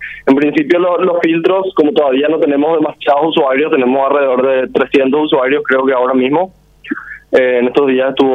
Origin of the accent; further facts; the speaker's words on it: Paraguay; nos identifica tanto como paraguayos